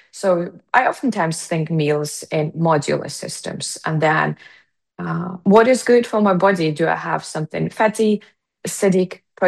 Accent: Ukraine; So when I come from Ukraine, my gut microbiome is co-shaped by what not only I grew up with, but also by what my ancestors have been growing up with.

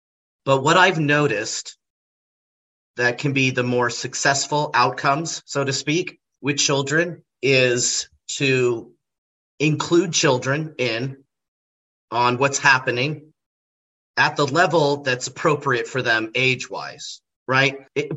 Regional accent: California, United States; also born or lived in Colorado / Utah / Arizona; I was born and raised in California in Los Angeles County. I spent most of my life in the Southwest. So I spent most of my time in California, Colorado, Utah, and Arizona.

